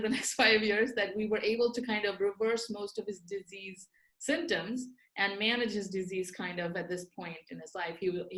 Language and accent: English; India; moved away as an adult; I grew up in India. I didn't grow up here. And I moved here right around 22-ish, when I was 22.